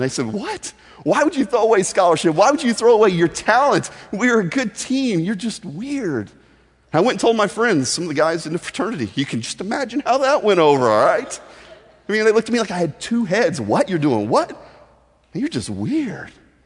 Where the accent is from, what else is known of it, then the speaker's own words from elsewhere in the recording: Evansville, Indiana, United States; also born or lived in Athens, Georgia; Now, here's the reason we moved from Athens, Georgia to Evansville, Indiana. My family got blown up by a divorce. And so we moved up to there, and I was about 8 years old, and my whole life just kind of flipped upside down.